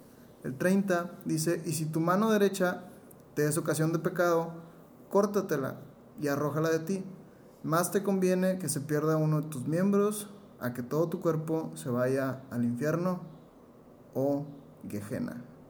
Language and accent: Spanish; United States; Spanish is a second language; Correcto, es que soy gringo.